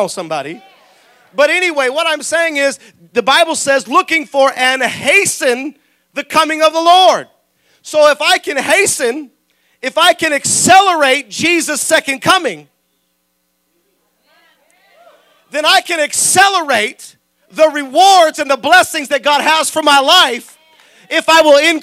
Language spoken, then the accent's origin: English; Salinas, California, United States; I come from Salinas. You know, Salinas isn't the smallest town, but it's definitely not the biggest town.